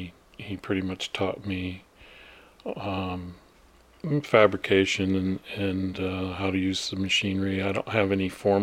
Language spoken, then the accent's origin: English; Homestead, Florida, United States; moved away; Nope, I was born and raised in Miami, Florida, south of Miami to be exact. Homestead is the name of the city.